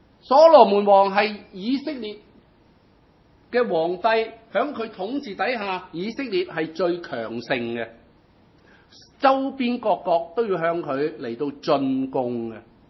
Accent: Hong Kong; 我哋香港人咧，恭喜人咧，新年咧，將所有祝福嘅説話濃縮成為一句，呢一句就係恭喜發財啊！

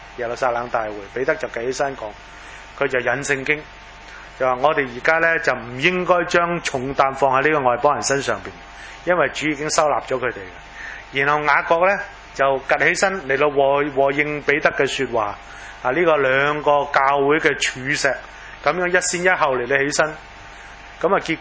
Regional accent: China; 我哋中国人即系中国基督徒，梗系唔系几明啦。

